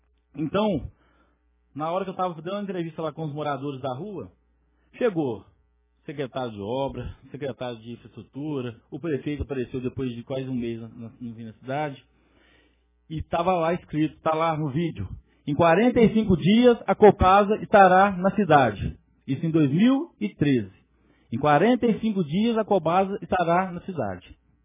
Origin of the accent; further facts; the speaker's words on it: Jaci, São Paulo, Brazil; sou de Jaci, todo mundo sabe dos meus familiares